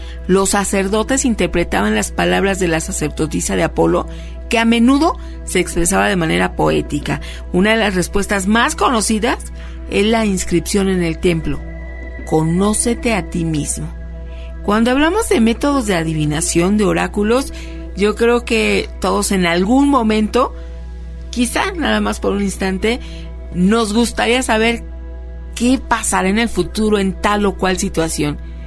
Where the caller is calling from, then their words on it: Puebla, Mexico; de Puebla.